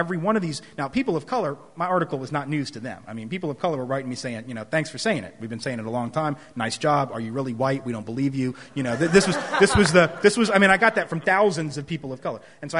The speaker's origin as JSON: {"language": "English", "region": "the South", "country": "United States", "said": "I will say, you know, I'm from the South, and I've been around a lot of choirs"}